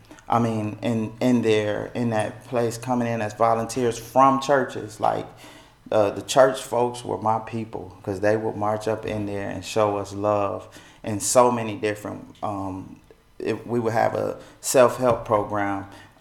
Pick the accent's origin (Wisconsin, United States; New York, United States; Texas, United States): Wisconsin, United States; Milwaukee; But I grew up in Milwaukee, Wisconsin, the youngest of four.